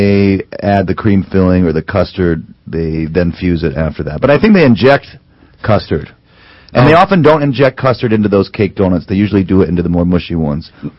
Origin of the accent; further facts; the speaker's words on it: Stanford, California, United States; born there; I was born in Stanford, but I was talking with Dr. Drew, and I think I'm a little confused about my history here. I was only ages 0 to 4 in the California area